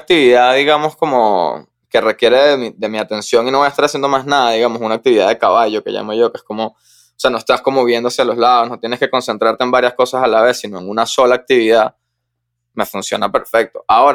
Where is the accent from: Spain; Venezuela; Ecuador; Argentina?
Venezuela; digamos que como venezolanos nos ha tocado este tema de la no estabilidad